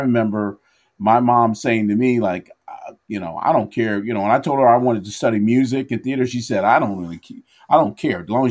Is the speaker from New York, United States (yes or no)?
yes; New York, United States; So in my town in New York, even though I'm from New York, I was born in New York, but in my town, all the Black families were either from Georgia, North Carolina, South Carolina, Florida